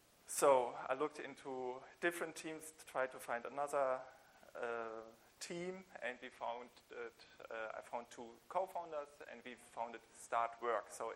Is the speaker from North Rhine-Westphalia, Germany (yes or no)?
yes; Sankt Augustin, North Rhine-Westphalia, Germany; English is a second language; So I studied computer science here in Bonn, grew up in St. Augustine.